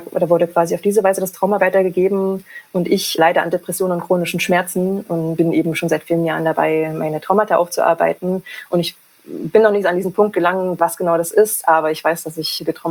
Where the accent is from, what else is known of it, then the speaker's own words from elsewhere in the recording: East Germany, Germany; ich bin in der DDR groß geworden